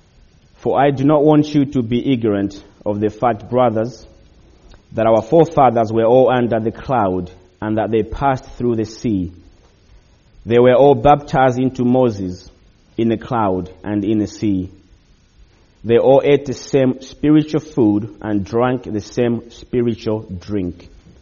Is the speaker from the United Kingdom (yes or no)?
yes; United Kingdom; of course, we are British, so we have to complain about the weather.